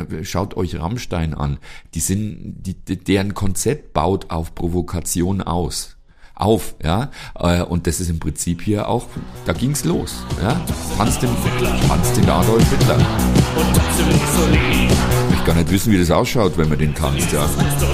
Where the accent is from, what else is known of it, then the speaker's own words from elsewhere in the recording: Bavaria, Germany; ich bin aus Bayern